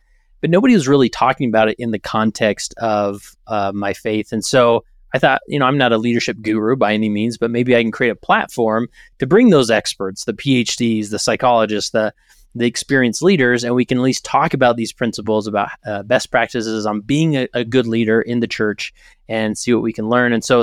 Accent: West Valley City, Utah, United States; So I'm born and raised, I'm a Utah boy. I grew up in West Valley City, Utah, which is the west side essentially of the Salt Lake Valley.

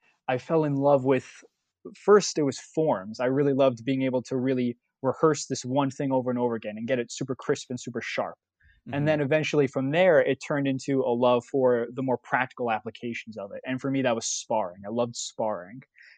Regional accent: United States; I'm Korean American. I'm also adopted. So my whole family is Italian, actually.

